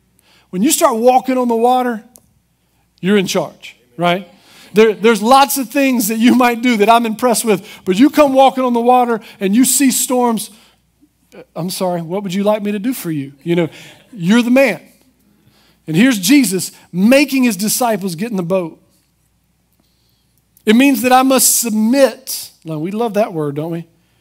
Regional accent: United States; I mean, I'm an American, right?

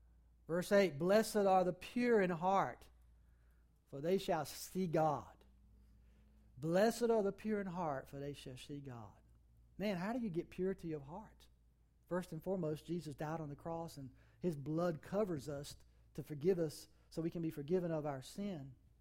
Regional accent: United States; I grew up in Wilson County. There wasn't a whole lot of forgiveness out there.

